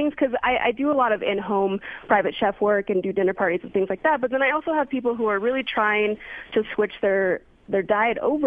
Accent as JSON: {"language": "English", "region": "Montana", "country": "United States", "lives_now": "Los Angeles, United States", "said": "it's actually surprising that I am vegan because I'm from Montana, which is like the meat country of the capital of the world."}